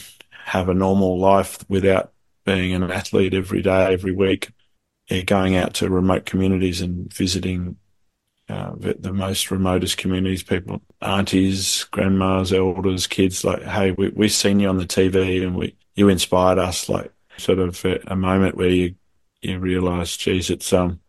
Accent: Australia; you're aware that I'm an Australian, and I'm wearing green and gold, but geez, I'm actually and I'm Indigenous Australian as well

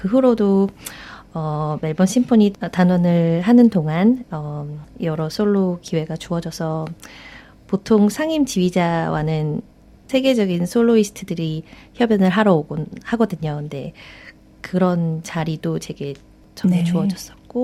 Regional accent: South Korea; 제가 한국인으로선 세 번째 입상자인데요.

